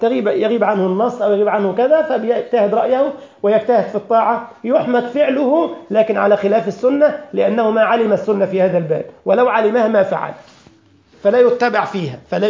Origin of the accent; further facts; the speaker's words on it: Egypt; حتى عندنا في مصر يقول لك مصر ما تبنتش في يوم.